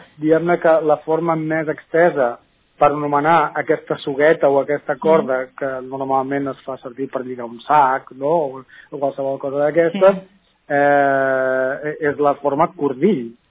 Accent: L'Espluga de Francolí, Catalonia, Spain; no sóc de Montblanc, sinó que sóc de l'Espluga.

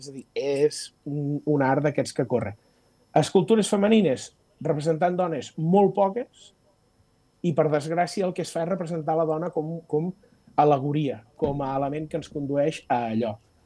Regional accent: Sarral, Catalonia, Spain; Jo sóc de Sarral, nosaltres a Sarral tenim, òbviament, una escultura d'alabastre

